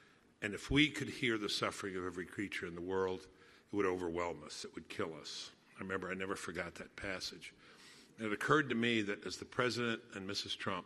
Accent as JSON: {"language": "English", "town": "Brooklyn", "region": "New York", "country": "United States", "said": "He's from Queens. I'm from Brooklyn. You know, we talk like that."}